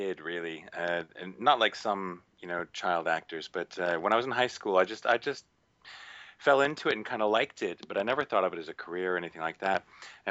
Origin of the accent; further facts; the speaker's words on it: United States; moved away as an adult; now in United Kingdom; I grew up in the States. I did all my training in the States. But I met a lovely British lass, and, we moved over to the UK in 1999 after I finished grad school